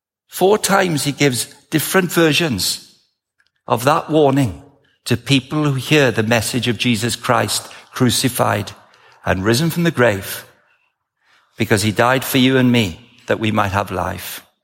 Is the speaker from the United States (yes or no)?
no; Wales, United Kingdom; Being Welsh, I'd best keep it simple.